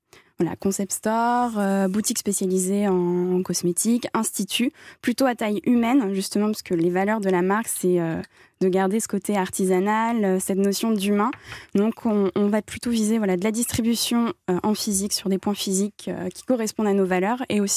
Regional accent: Centre-Val de Loire, France; born there; Le nom de famille est breton, je suis née dans le Loiret.

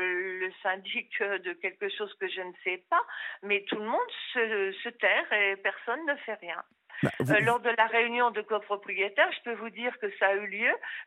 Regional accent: France; nous on est français.

